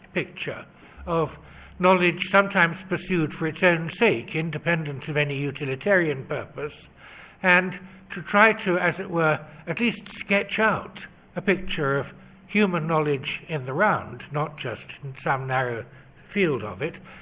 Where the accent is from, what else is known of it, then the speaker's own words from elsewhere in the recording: United Kingdom; And the other is that I'm British. We British are notorious for our insularity.